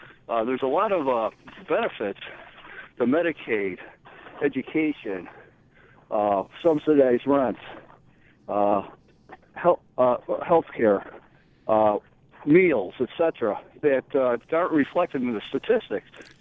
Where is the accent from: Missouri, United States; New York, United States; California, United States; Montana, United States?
New York, United States; Buffalo; I say that from experience growing up in the Buffalo area. We live in low-income projects for the first few years that I can remember.